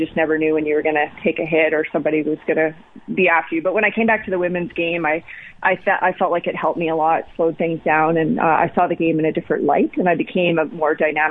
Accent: Saskatchewan, Canada; growing up in Saskatchewan, I didn't have any female role models

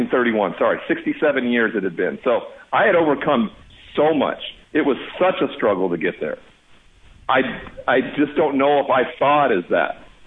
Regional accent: Montana, United States; I'm from Montana. That's the biggest hurdle to ever get over.

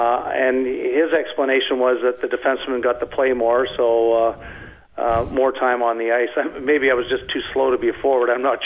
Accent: Lachute, Quebec, Canada; And this was all throughout my time in my hometown of Lachute, Quebec.

